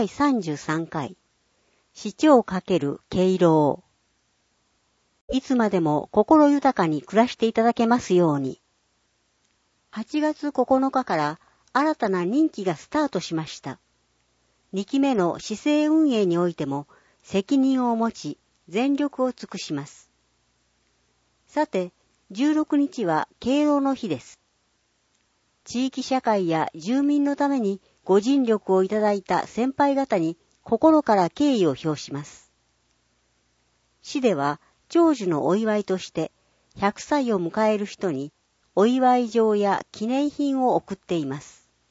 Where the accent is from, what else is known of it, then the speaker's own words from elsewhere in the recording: Christchurch, Canterbury, New Zealand; ガーデンシティ、田園都市として知られる私の故郷、クライストチャーチ市には、たくさんの種類の花が鑑賞できる広い公園や庭園があり